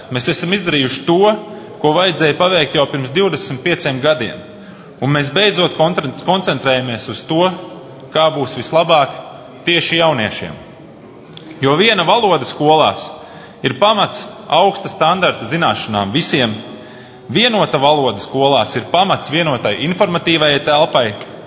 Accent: Valmiera, Valmiera Municipality, Latvia; Es esmu dzimis un audzis Valmierā, mācījies Valmieras Viestura vidusskolā.

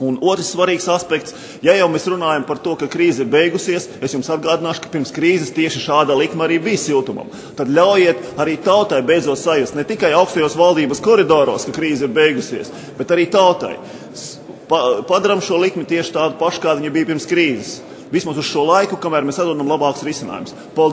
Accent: Jekabpils, Selonia, Latvia; born there; Vakar prezidents ciemojās Jēkpilī, manā dzimtajā pilsētā

